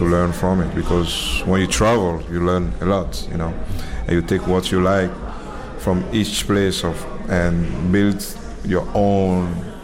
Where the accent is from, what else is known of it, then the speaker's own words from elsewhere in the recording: Benin; English is a second language; I'm speaking English right now is a heritage, right? You know, because in Benin we don't speak English